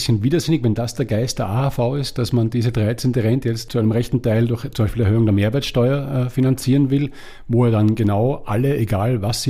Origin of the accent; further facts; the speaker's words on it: Austria; now in Switzerland; Mein erster Gedanke war, ja klar, ich komme aus Österreich